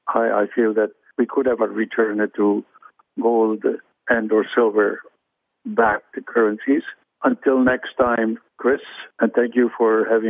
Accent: Argentina; I'm from Argentina.

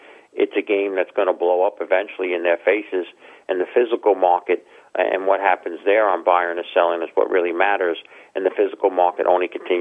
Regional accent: United States; I have advocated, and as I've told others as an American

